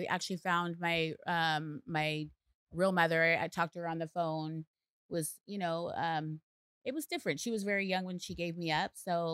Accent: Washington, United States; also born or lived in Portland, United States; I grew up in Washington State. Okay. I grew up. It's close to Vancouver, Washington.

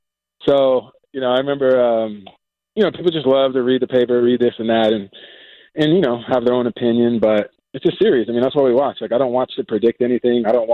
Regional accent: Houston, Texas, United States; Okay, so I'm from Houston, right?

